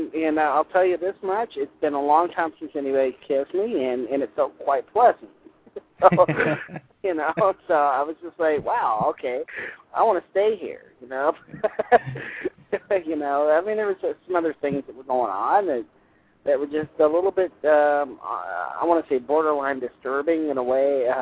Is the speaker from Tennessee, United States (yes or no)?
no; New Orleans, Louisiana, United States; now in Branson, United States; Yeah, I am from New Orleans. I'm not there anymore. I'm up in Branson, Missouri. So, I am from New Orleans originally, and it's a haunted city.